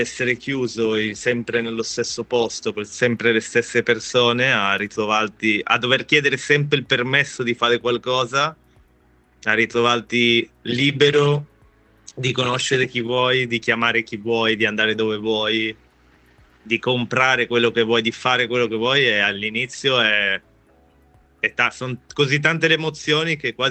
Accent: Milan, Lombardy, Italy; Io, essendo nato e cresciuto a Milano, in una zona quasi centrale, frequentata dal mondo dell'arte e della musica

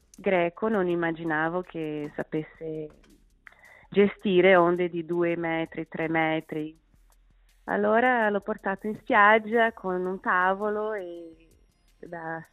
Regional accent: Rio de Janeiro, Brazil; Io sono carioca di Rio.

